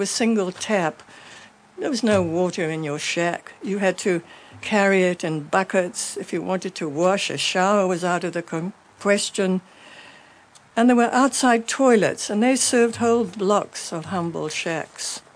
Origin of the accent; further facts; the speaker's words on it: South Africa; I was a young woman who lived all my years of growing up in South Africa.